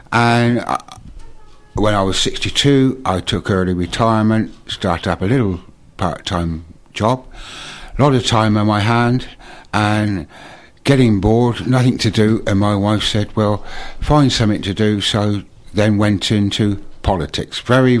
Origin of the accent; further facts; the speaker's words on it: Poole, South West England, United Kingdom; born there; I was born in Poole, 1949.